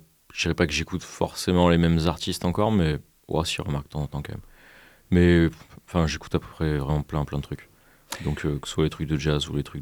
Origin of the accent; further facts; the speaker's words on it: Auvergne-Rhône-Alpes, France; now in Montpellier, France; Mais ouais, non, c'est moi d'Ardèche.